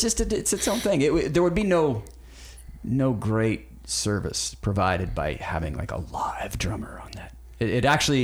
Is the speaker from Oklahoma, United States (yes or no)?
yes; Oklahoma, United States; growing up in Oklahoma, and it was like the 70s, and like, you know, they had two new sports teams. They had the Seahawks and the Mariners in the mid-70s. And I was born in 69